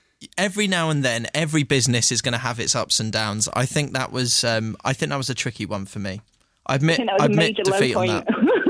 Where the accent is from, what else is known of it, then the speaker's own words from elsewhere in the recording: Watford, East of England, United Kingdom; I moved from Watford.